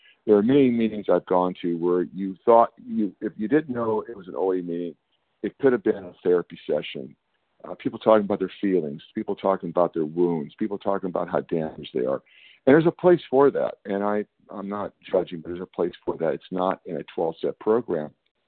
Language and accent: English; California, United States; I'm from California, and I'm a recovered compulsive eater.